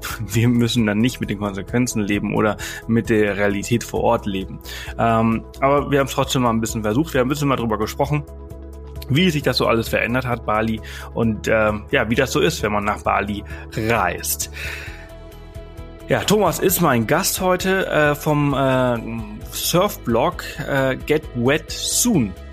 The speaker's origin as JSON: {"language": "German", "region": "Balearic Islands", "country": "Spain", "said": "Ich bin Mallorquiner, ich komme aus Mallorca"}